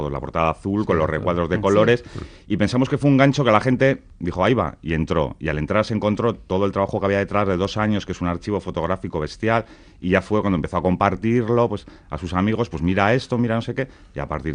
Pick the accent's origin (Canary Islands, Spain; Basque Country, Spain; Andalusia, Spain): Basque Country, Spain; Bilbao; no sabe que somos de Bilbao ni nos pone cara